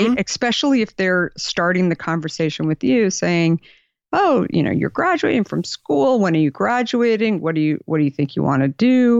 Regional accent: Arizona, United States; And, you know, I grew up in Arizona. My family, I was the last of five kids, super middle class.

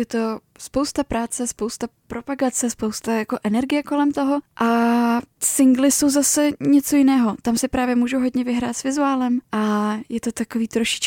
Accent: Karlovy Vary, Karlovy Vary Region, Czechia; Já jsem právě původem z Karlových Varů, pak také jsem velmi často v Praze a také v Londýně.

